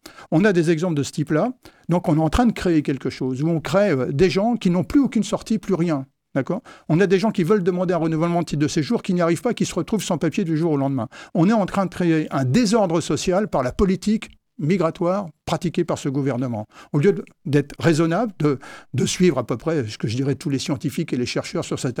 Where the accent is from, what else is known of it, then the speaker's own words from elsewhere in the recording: France; Moi, je suis français, il y a d'autres qui sont français.